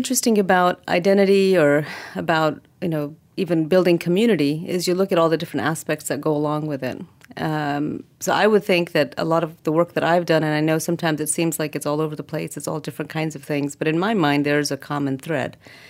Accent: United States; growing up in America with parents who had decided that we were going to be staying in America

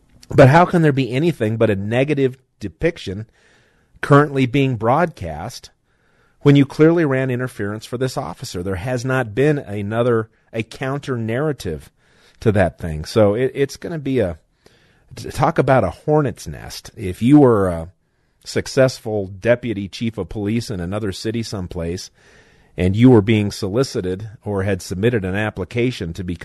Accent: Denver, Colorado, United States; born there; I was born in Denver, but I have fondness for Aurora.

